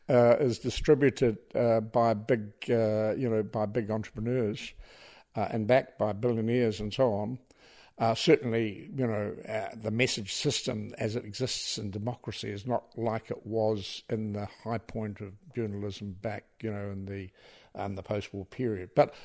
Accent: New Zealand; I'm a New Zealander.

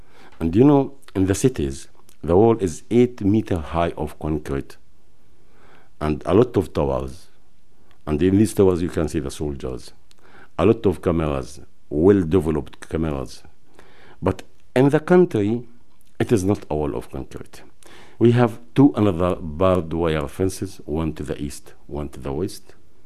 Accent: Jayous, West Bank, Palestine; English is a second language; I came from Jayous. It's a small village situated in the east north of Kalkili. My village is in the close area of the Green Line.

